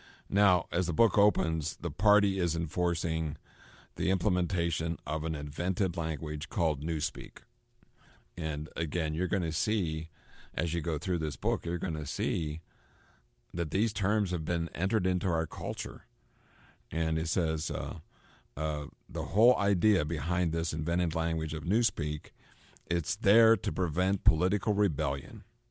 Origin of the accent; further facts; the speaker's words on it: Pennsylvania, United States; accent: Western Pennsylvania; even though I've lost a lot of my Western Pennsylvania accent, you know, there for a while, I had a very heavy Pennsylvania accent